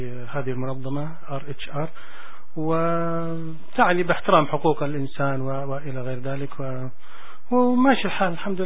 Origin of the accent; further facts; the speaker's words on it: Saudi Arabia; now in Canada; جيت من السعودية.